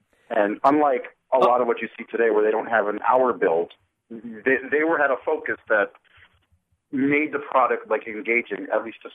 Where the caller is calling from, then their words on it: New Jersey, United States; from New Jersey, but I think I accidentally stole his gimmick this week.